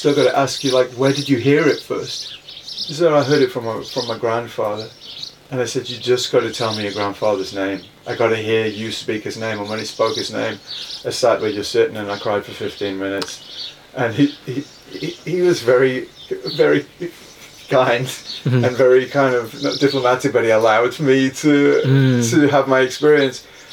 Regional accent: New Zealand; because I'm coming from Aotearoa and I've got this leaning towards stories

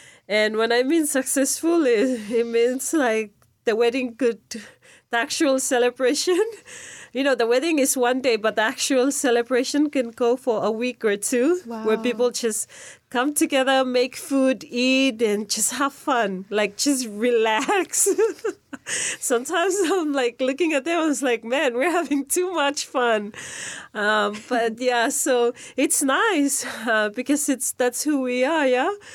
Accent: Shefa, Vanuatu; So I'm from Sheva province.

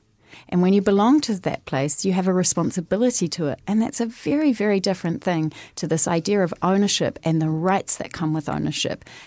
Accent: Auckland, New Zealand; I've got two older brothers. We grew up in South Auckland

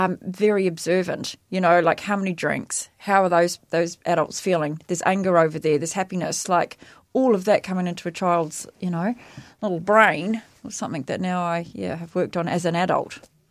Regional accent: Australia; So, Yeah, we grew up in Australia, so we had Eskies and the flip-flops and, we'd go to barbecues most nights.

